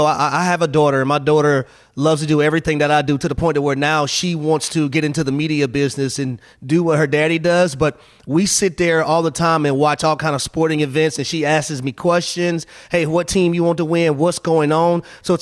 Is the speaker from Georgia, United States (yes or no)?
yes; Atlanta, Georgia, United States; But I grew up right here in Atlanta, and I used to fundraise a lot at the Atlanta Motor Speedway.